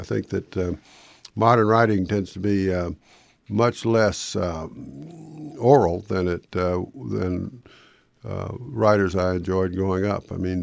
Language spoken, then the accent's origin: English; the South, United States; And I grew up in the South, where it's even where people tend to be oral.